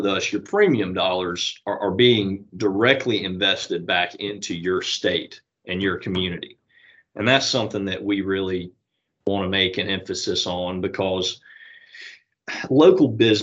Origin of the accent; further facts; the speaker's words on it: United States; I grew up here in Walton County.